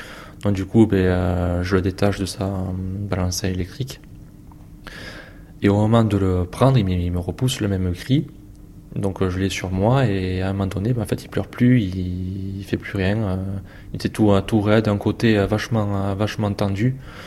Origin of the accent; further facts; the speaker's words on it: Bordeaux, Nouvelle-Aquitaine, France; j'ai 31 ans et je suis charpentier. Donc je suis originaire de Bordeaux.